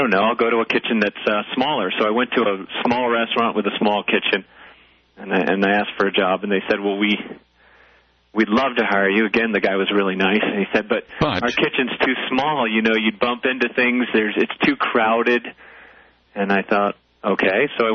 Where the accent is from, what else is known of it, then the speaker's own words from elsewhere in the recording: Weston, Connecticut, United States; now in Greeley, United States; Actually, I grew up in Connecticut.